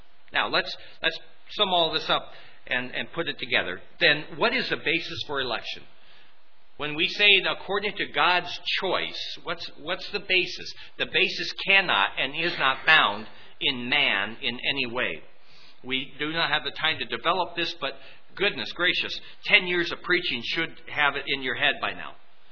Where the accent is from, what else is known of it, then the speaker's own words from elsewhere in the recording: Colorado, United States; also born or lived in California; I come from from Colorado. I end up in California.